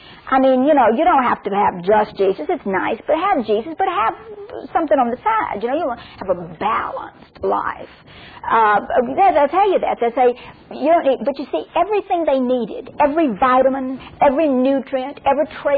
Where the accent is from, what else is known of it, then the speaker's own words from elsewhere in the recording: Mississippi, United States; but I'm from Mississippi, and we don't have but one picture.